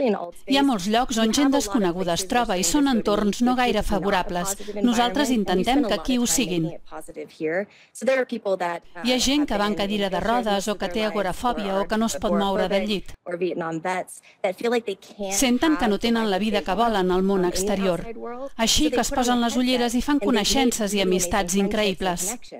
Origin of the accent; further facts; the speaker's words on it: Arizona, United States; Sóc d'Arizona.